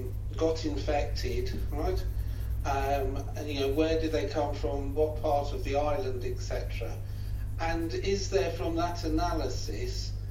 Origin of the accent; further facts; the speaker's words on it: Ryde, South East England, United Kingdom; I come from Ryde